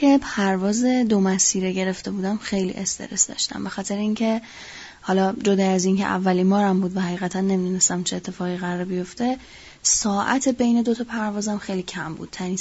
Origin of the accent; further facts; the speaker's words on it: Iran; گفتم من ایرانی هستم.